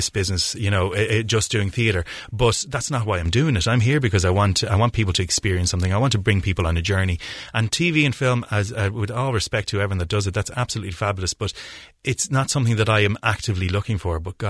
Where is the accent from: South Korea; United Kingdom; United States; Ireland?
Ireland; I'm from Ireland myself, the Emerald Isle.